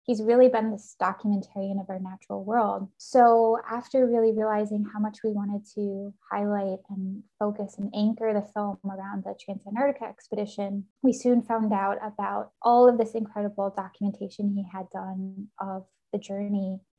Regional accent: Minnesota, United States; I definitely think growing up in Minnesota had a huge impact on my relationship with nature.

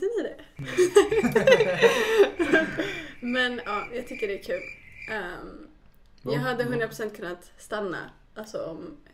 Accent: Stockholm, Stockholm County, Sweden; now in Lund, Sweden; Men jag flyttade upp till Stockholm när jag var bebis.

